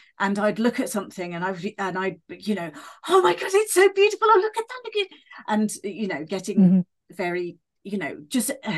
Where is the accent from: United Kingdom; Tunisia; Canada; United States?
United Kingdom; You know, we're British.